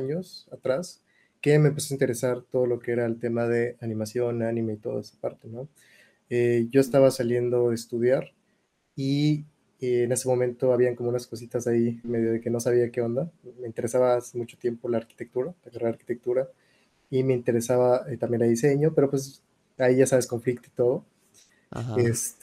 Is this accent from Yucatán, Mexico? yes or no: yes; Yucatán, Mexico; yo soy originario de Yucatán. Nací en Yucatán, vivo en Mérida actualmente.